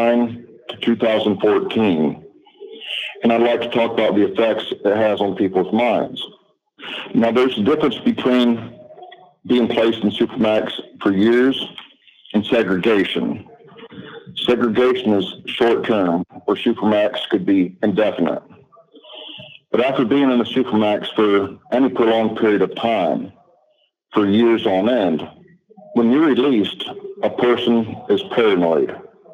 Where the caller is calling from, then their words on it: Ohio, United States; I'm calling from Ohio.